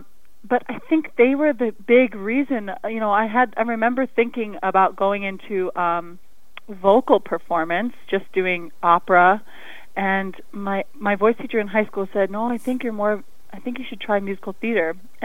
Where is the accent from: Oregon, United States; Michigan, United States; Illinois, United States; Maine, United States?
Illinois, United States; Lake Zurich; now in Chicago, United States; Yeah, so I'm from Lake Zurich, northwest suburb of Chicago. Lived there all my life and then went to college in at Ball State University, and then I moved to Chicago